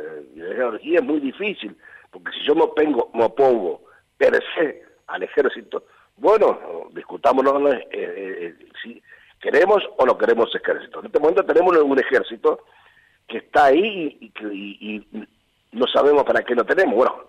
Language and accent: Spanish; Argentina